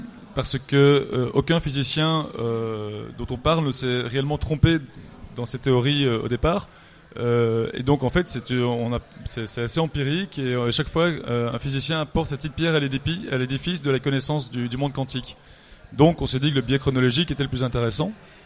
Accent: Belgium; En tant que belge, je m'exemple du problème.

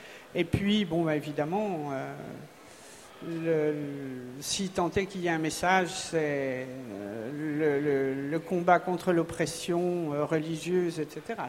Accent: Bourgogne-Franche-Comté, France; born there; Alors moi, je suis né en Bourgogne, j'habite dans le Beaujolais.

